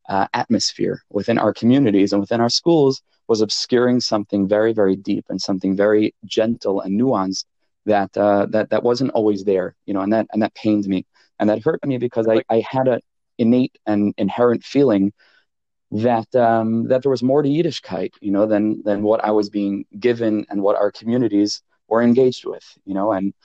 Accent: Farakwe, New York, United States; But I'm originally from Farakwe, New York, and I went to a number of wonderful yeshivas in that area, in America, in various places.

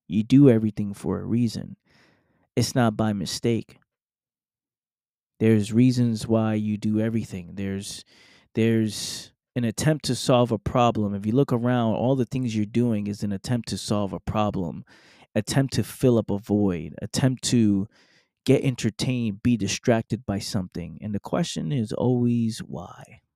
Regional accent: New York City, New York, United States; born and raised in the Bronx. Born and raised in the Bronx, New York.

